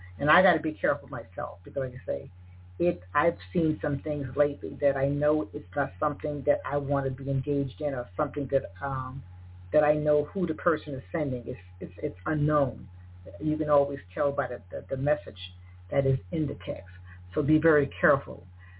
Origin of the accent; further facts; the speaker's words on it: South Carolina, United States; and I'm from South Carolina, where I am 45 minutes away from Charleston.